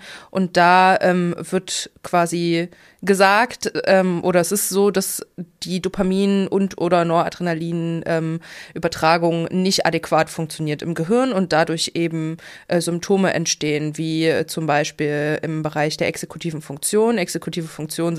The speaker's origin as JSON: {"language": "German", "town": "Leipzig", "region": "Saxony", "country": "Germany", "said": "ich komme aus Leipzig"}